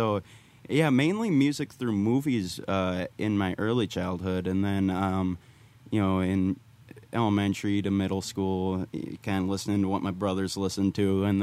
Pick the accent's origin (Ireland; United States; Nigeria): United States; Brainerd, Minnesota; also born or lived in Twin Cities; I was born in the Twin Cities and mm-hmm. spent most of my life in the Brainerd area.